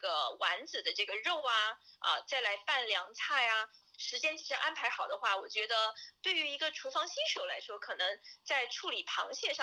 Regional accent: Hunan, China; 因为我是湖南人，然后湖南人那种辣就真的是辣到你头皮发麻。

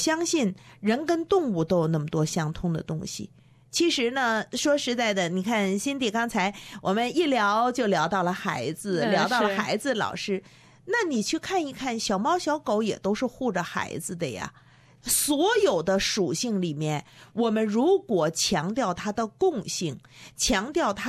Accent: China; now in Australia; 我从中国过来

